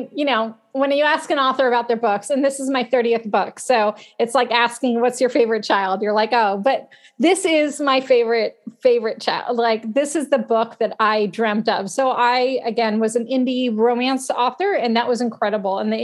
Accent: California, United States; I'm from Northern California. So I'm not a native San Diegan.

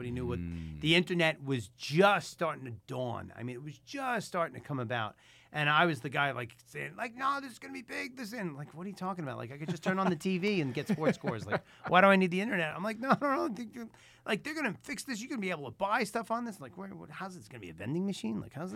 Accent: Bronx, New York, United States; I'm from the Bronx, sir.

